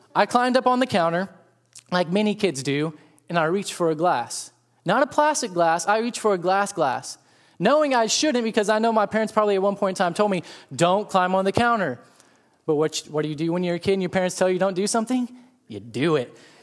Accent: Texas, United States; Growing up, growing up in Texas, the speed limit of highways averaged 65 to 75. Move to Virginia, get on my first highway, and it's 55.

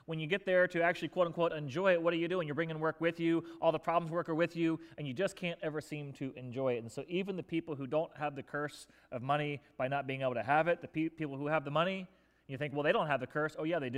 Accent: Florida, United States; I grew up down in South Florida where it's sort of the land of the rich and plentiful.

